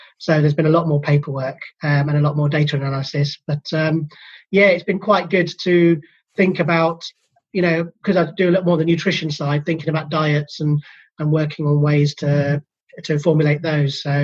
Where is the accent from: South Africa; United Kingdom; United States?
United Kingdom; Edinburgh, Scotland; also born or lived in Dundee; So yeah, so born and bred in Edinburgh. Went to I was lived in Dundee for a while as well, which we don't talk much about.